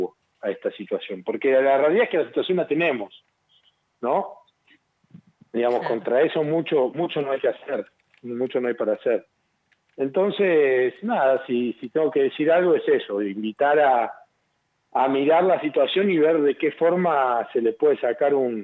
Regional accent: Argentina; soy argentino y es la cosa más linda que me puede haber pasado en la vida y agradezco cada día poder haber nacido en este lugar.

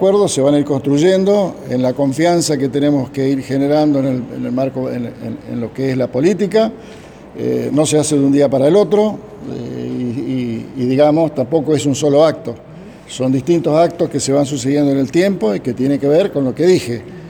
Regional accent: Santa Fe, Argentina; Nosotros somos primero, antes que nada, santafesinos

